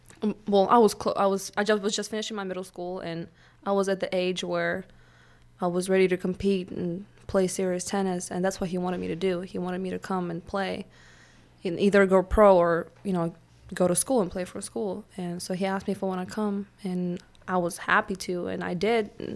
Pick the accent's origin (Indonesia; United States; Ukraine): Ukraine; I'm from Ukraine.